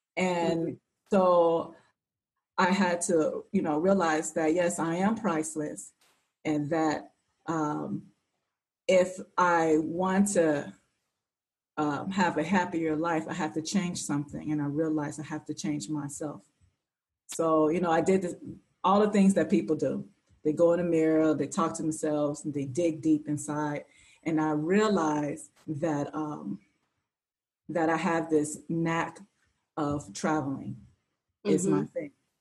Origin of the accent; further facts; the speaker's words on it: Cincinnati, Ohio, United States; now in Atlanta, United States; But basically, I'm from Cincinnati, Ohio, and I've been living in Atlanta for almost 20 years.